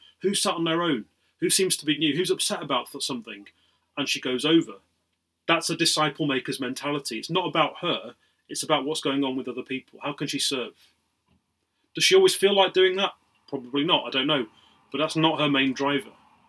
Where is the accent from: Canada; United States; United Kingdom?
United Kingdom; we're all British and polite